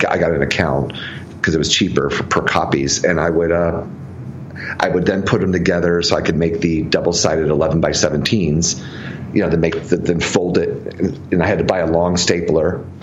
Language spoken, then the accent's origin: English; Jacksonville, Florida, United States; moved away; So before then, I lived in the Jacksonville, Florida area, my hometown.